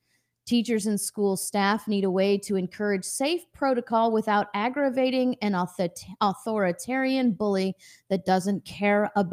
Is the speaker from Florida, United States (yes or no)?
yes; Florida, United States; When we tell people we are from Florida, people are always like, oh, you're from free Florida.